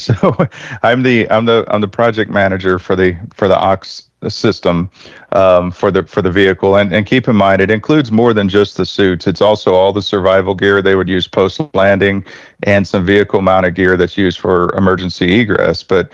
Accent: Cuero, Texas, United States; I grew up here in Texas, just south of Houston, in a little town called Cuero, adjacent to Victoria, kind of between the two of them

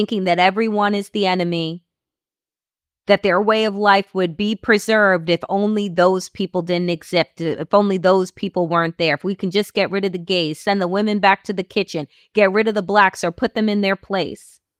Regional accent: New York, United States; I love Long Island, but when I saw those images, I was disgusted. But when I go to visit my hometown, right, there is a mix of Trump flags in places that had been represented by Democrats my whole life.

